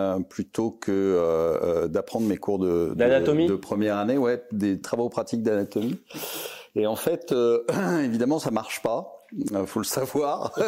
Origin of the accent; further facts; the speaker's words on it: Paris, Île-de-France, France; je suis né à Paris, à Boulogne-Billancourt, et j'ai passé toute ma vie à Paris.